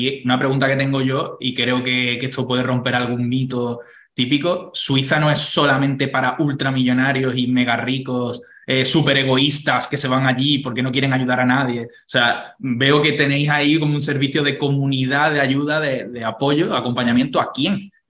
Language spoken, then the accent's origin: Spanish; Spain; moved away as an adult; yo siempre tengo que acordarme de cómo salí de España. Yo no salí de España siendo un mega empresario ni teniendo un mega negocio. Yo me fui a Irlanda currando de camarero